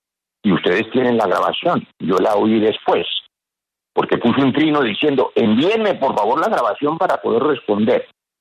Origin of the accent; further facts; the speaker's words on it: Valle del Cauca, Colombia; en la DIAN de mi tierra, del Valle del Cauca